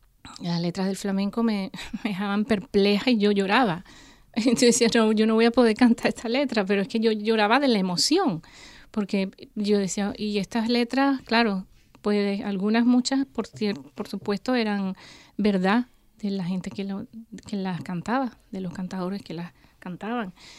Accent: Venezuela; now in Vancouver, Canada; Por supuesto, soy venezolana y quiero mucho mi país. Pero de una forma u otra, cuando salí de mi país en el 96 con el corazón un poco rotito

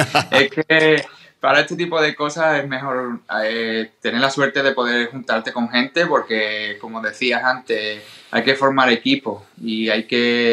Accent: Andalusia, Spain; esa raíz que tenemos los tres, que somos andaluces

